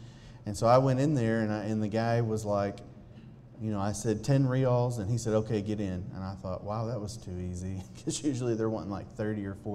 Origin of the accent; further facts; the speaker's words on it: United States; I said, yeah, I'm an American.